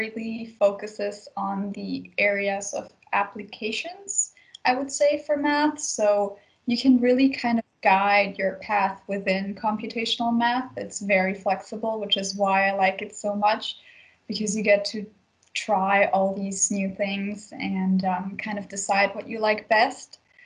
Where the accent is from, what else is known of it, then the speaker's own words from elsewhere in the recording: Slovakia; now in Canada; I'm an international student. I came to Canada actually just for math, and I came from Slovakia, which is a country in Eastern Europe.